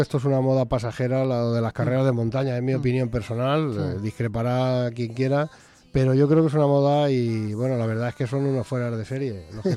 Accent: Petrel, Valencian Community, Spain; como del pueblo que soy de Petrel, la Sierra del Cid, por supuesto.

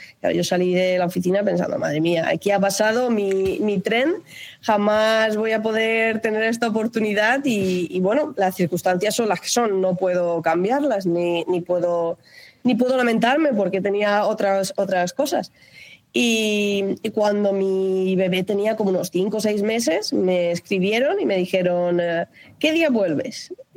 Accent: Spain; Y siendo española es como que me faltaba un poquito de hablar con gente, de relacionarme con otras personas

